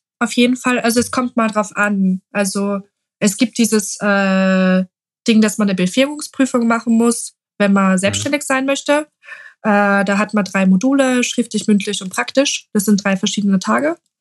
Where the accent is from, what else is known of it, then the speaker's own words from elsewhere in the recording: Austria; Nö, genau. Ich bin Österreicherin.